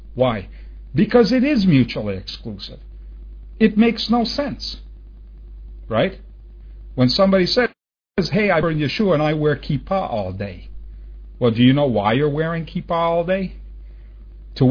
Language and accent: English; Safed, Northern District, Israel; as I grew up in Tzfat and as I met a lot of the Orthodox Jews